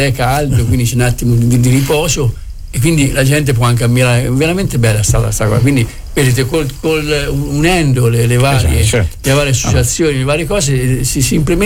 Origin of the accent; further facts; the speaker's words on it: Perugia, Umbria, Italy; perché io sono perugino di nascita, cresciuto a Perugia